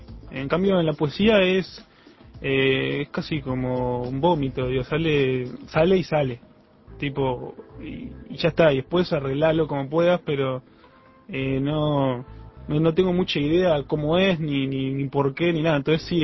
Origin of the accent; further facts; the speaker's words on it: Uruguay; moved away; Yo me considero más uruguayo que mucha gente, sin gustarme el mate ni nada de eso, ¿no? Pero por el hecho de haber vivido en varios países